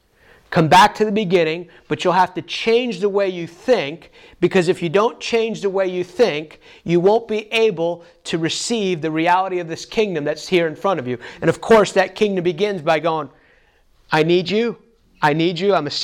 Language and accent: English; United States; I grew up in the United States. Obviously, I'm an American. But my dad escaped from Cuba in 1969.